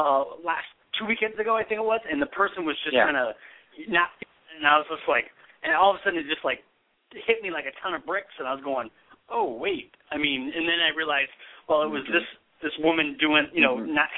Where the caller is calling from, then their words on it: Michigan, United States; I'm calling from Michigan.